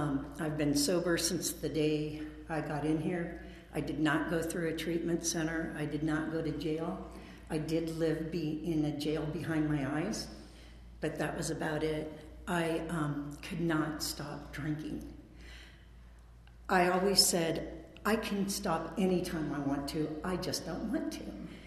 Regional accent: Lake Tahoe, United States; So I grew up in Lake Tahoe. That's where I graduated from high school.

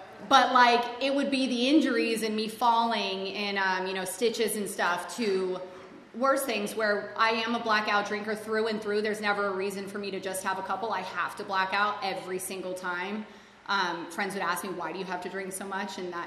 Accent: Palmdale, California, United States; I am from here. I'm from Palmdale, California, and I grew up in a wonderful home.

